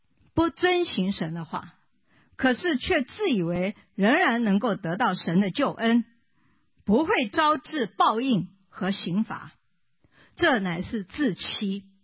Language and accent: Chinese; China; 尤其我们中国人，面子，面子问题